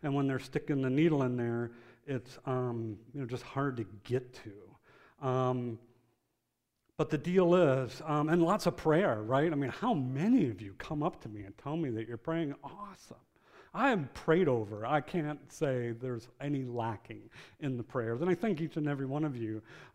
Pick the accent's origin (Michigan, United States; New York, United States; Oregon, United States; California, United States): Michigan, United States; Detroit; now in Maryland, United States; See, I'm not from Maryland. I'm from Michigan. I'm from Detroit.